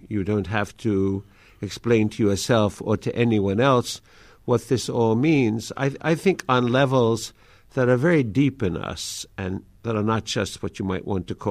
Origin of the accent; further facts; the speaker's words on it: New York, United States; first language Yiddish; English is a second language; I grew up in the Bronx speaking Yiddish, and because Mama and Papa only spoke Yiddish, and that was the language at home. And I taught myself to read English.